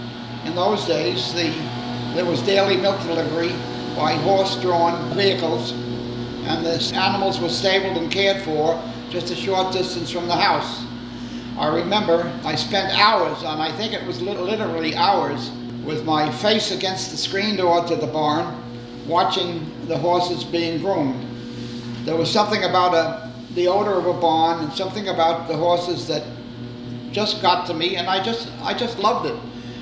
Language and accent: English; Brooklyn, New York, United States; born there; I was born in Williamsburg, Brooklyn, on 370 Grant Street.